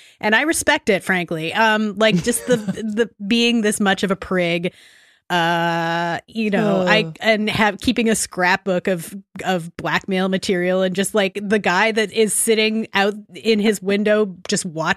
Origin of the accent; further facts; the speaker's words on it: Saskatchewan, Canada; I grew up in Saskatchewan.